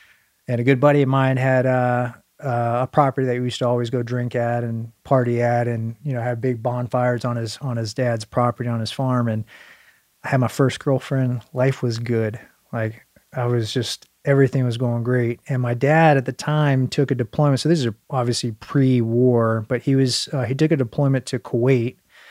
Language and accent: English; Fort Campbell, Kentucky, United States; So Fort Campbell, Kentucky. So I grew up in Fort Campbell, I would say.